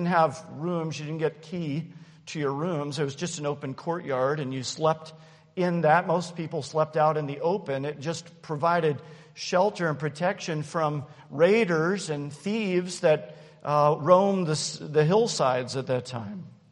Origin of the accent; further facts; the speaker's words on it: Terre Haute, Indiana, United States; I grew up in Terre Haute. Terre Haute's about 3 hours south of here.